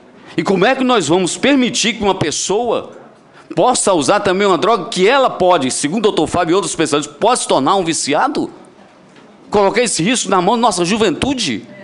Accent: Fortaleza, Ceará, Brazil; Eu sou de Fortaleza

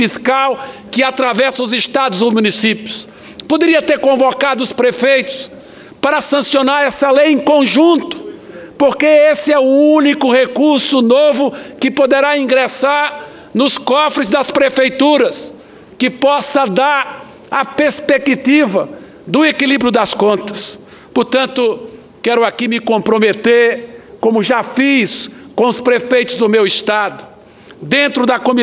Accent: Pernambuco, Brazil; como nordestino, como pernambucano, tendo sido secretário de Desenvolvimento Econômico do meu estado

